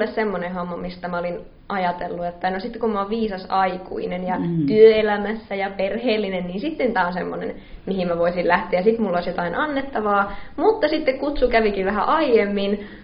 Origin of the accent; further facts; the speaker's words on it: Laihia, Ostrobothnia, Finland; now in Tampere, Finland; opiskelen tällä hetkellä Tampereella suomen kieltä ja Laihialta on kotoisin alun perin. Ja Uusheräyksen kasvatti kyllä hyvin vahvasti.